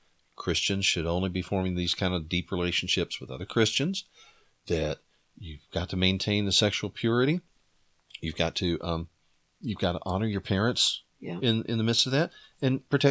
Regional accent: United States; my experience as an American growing up in the late 20th century

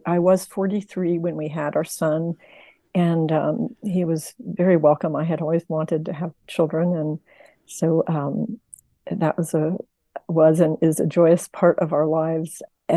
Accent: Midwest, United States; And for me, growing up in the Midwest, it was just a magical, being in southeastern Alaska

